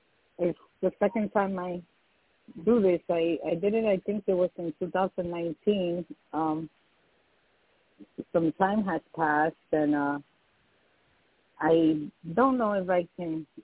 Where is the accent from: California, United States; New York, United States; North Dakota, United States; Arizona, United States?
New York, United States; New York City; also born or lived in Dominican Republic / Puerto Rico; I was born and raised in New York City. We went from New York City to Dominican Republic. Then we went to Puerto Rico, where I was about 10 years old